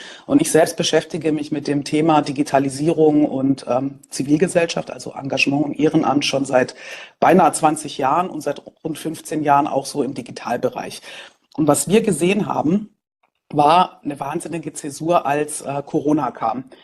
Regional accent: Stuttgart, Baden-Württemberg, Germany; born there; also born or lived in Berlin; in Stuttgart geboren, kroatische Wurzeln, dann hat es mich nach Berlin verschlagen und seit 3,5 Jahren, wie gesagt, in Neustrelitz tätig

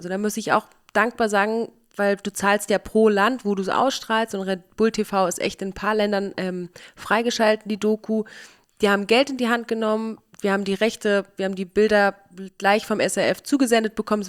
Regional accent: Berlin, Germany; now in Austria; Ich komme aus Berlin, wohne aber schon über 10 Jahre in Österreich und bin leidenschaftliche Wintersportlerin.

